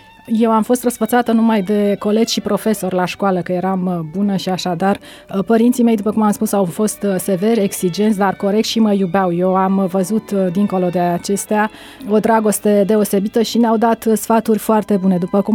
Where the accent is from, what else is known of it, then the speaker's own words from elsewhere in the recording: Pitești, Argeș, Romania; born there; m-am născut în Pitești, județul Argeș.